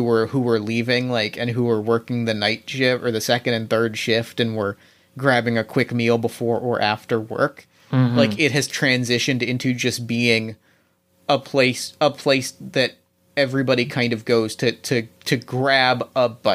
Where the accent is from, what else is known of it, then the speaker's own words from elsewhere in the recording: New Jersey, United States; I grew up in New Jersey. I have to have a diner.